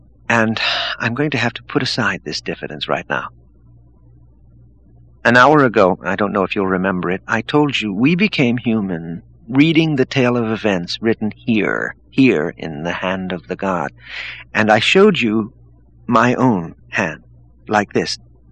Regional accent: Great Plains, United States; I grew up out in the Great Plains, Jared, but it's not all cornfields, even today.

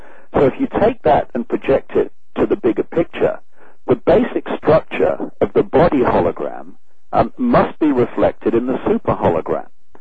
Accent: Leicester, East Midlands, United Kingdom; born there; I was born in Leicester, and this is who I am.

